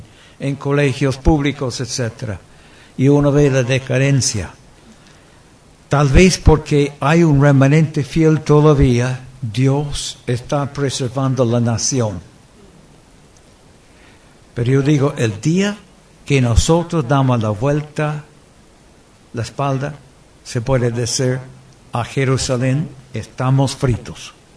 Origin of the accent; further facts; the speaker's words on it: United States; mi querido país donde yo fui criado en los Estados Unidos